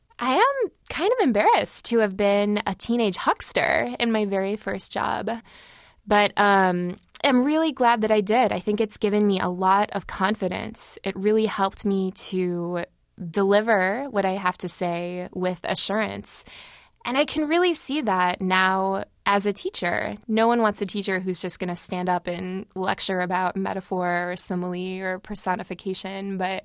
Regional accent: Ann Arbor, Michigan, United States; I'm from Ann Arbor, Michigan.

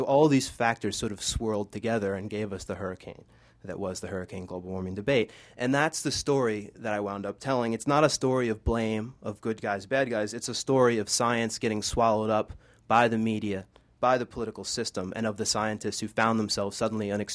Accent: New Orleans, Louisiana, United States; I grew up in New Orleans, Louisiana, and then I went to college in 1995

